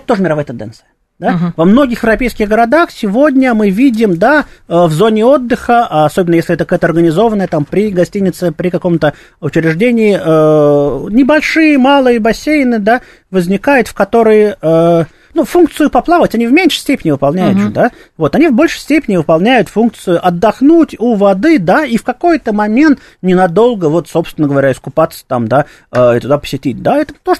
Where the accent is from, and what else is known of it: Moscow, Russia